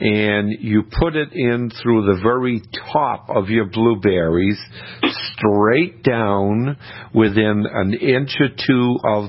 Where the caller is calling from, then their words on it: Kennebunk, Maine, United States; From my house in Maine. I live in Kennebunk.